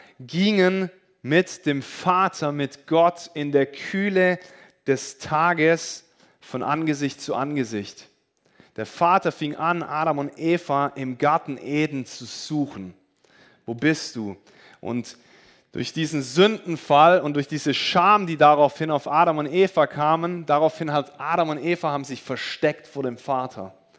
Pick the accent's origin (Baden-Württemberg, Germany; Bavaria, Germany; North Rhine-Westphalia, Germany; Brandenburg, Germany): Baden-Württemberg, Germany; Ostfildern; haben wir eine Gemeinde gegründet in Ostfildern, in meinem Heimatort.